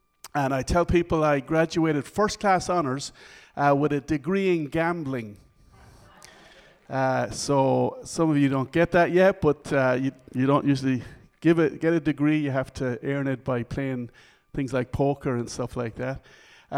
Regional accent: Ireland; I went into the local church in my hometown. I called out to God. Now, I didn't know anyone who was born again, anyone was evangelical, anyone who read the Bible. And you might say, is that possible? Well, Ireland is the least evangelical of any English-speaking countries in the world.

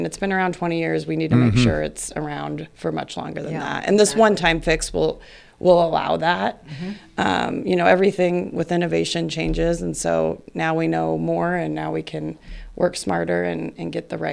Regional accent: Fremont, Nebraska, United States; now in Elkhorn, United States; I live in Elkhorn. I'm from Fremont originally.

